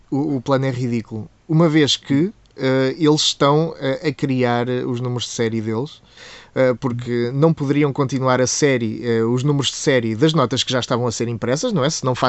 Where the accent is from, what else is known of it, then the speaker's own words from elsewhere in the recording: Coimbra, Centro, Portugal; Eu sou de Coimbra. Estava em Coimbra, aliás.